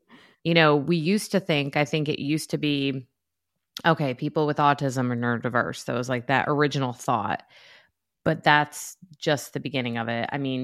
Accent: New York, United States; And I'm from New York.

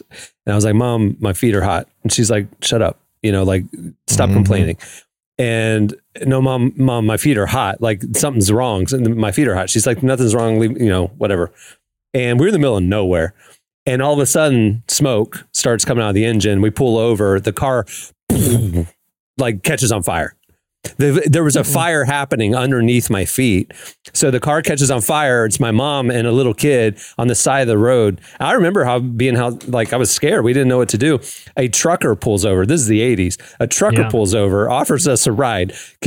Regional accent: the South, United States; Because I'm from the South. We had some weird names.

